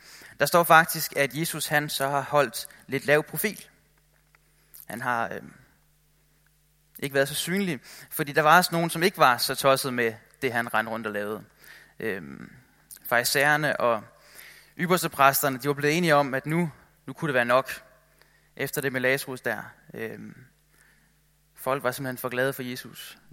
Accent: Capital Region of Denmark, Denmark; now in Copenhagen, Denmark; Jeg kommer oprindeligt fra Bornholm. Jeg flyttede til København her i sommer, og jeg startede på Dansk Bibelinstitut, hvor jeg læser teologi.

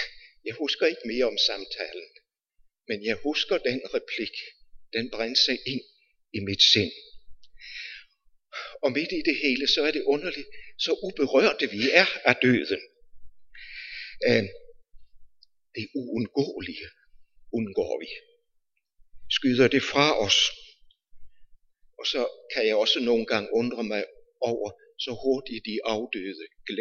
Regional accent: Region of Southern Denmark, Denmark; der hvor jeg kommer, når jeg er hjemme i Sønderjylland, tager jeg ofte turen derop.

